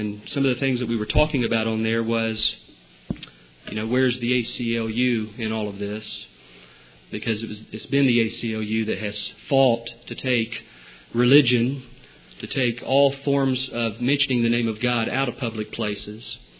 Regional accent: Canada; Our neighbors have faced it alone, and I'm one Canadian who is tired of hearing them get kicked around.

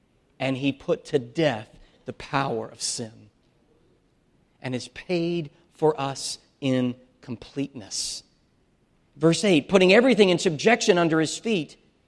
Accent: the South, United States; I grew up in the South where Jesus is talked about, but he's more like a ghost.

